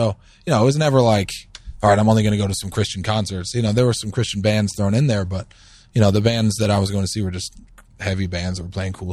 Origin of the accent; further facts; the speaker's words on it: Michigan, United States; Mostly in Michigan.